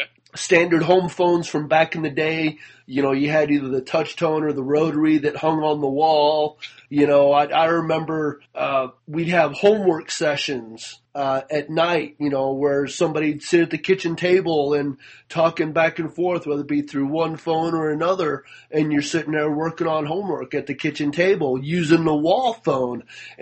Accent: United States; Mr. Old School being a Canadian, myself … being American, we have two different perspectives as we always do.

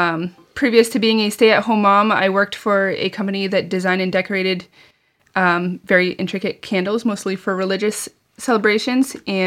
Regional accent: New Boston, New Hampshire, United States; Yes, I do. I was born and raised in New Boston.

